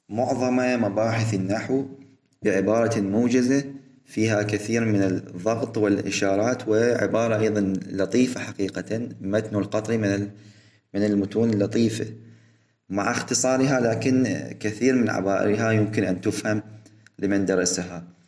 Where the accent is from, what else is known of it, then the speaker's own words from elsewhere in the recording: Iraq; نحن عندنا في العراق أيضا نستعمل هذا اللفظ،